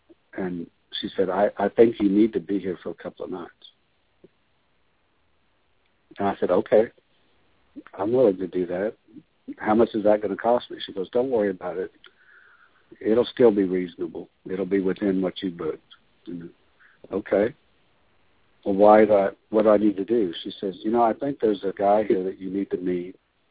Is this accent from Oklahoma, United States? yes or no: yes; Oklahoma, United States; I come from Oklahoma.